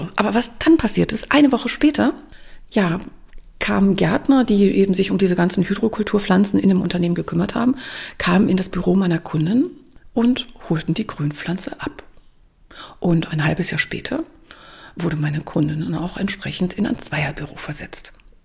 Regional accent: Germany; Also es war eine Amerikanerin dabei, es waren mehrere Iren, es war ein Däne dabei, ich als Deutsche und Javier aus Kolumbien.

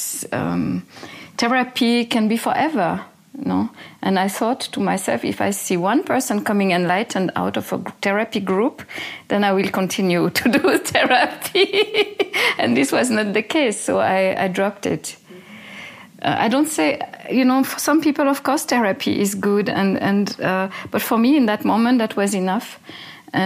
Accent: Switzerland; English is a second language; because as a Swiss, growing up in Switzerland, one is always working on something

